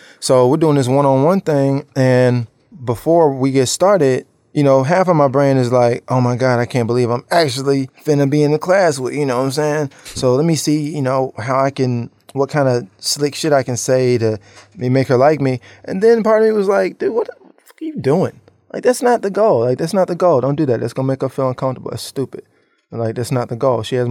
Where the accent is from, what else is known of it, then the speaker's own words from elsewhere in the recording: Memphis, Tennessee, United States; I'm from Memphis and when you really dress well, you're just fresh.